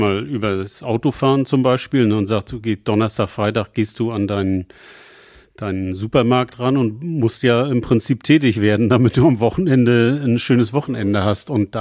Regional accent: Hamburg, Germany

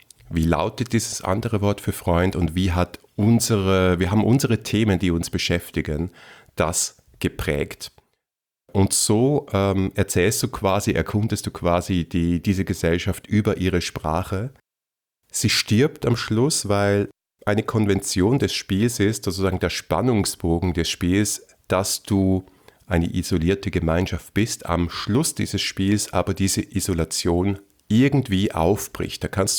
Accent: Switzerland; moved away as an adult; now in Vienna, Austria; Ich komme ja aus der Schweiz.

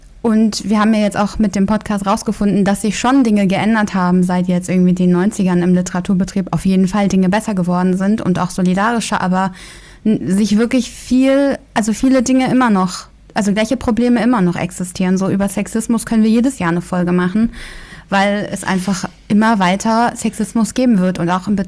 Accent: Hamburg, Germany; Ich komme aus Hamburg und ich bin Autorin

